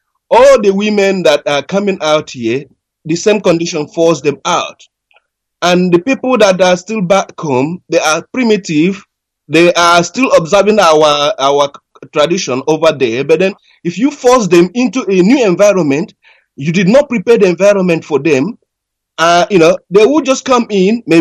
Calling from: Wellington, New Zealand; I'm calling you from New Zealand. Wellington.

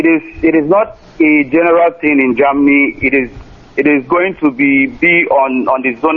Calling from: Imo, Nigeria; I am from Isialamba, I know, in Imo State, Biafra land.

